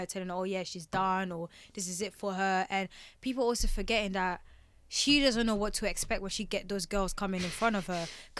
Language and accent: English; United Kingdom; I'm British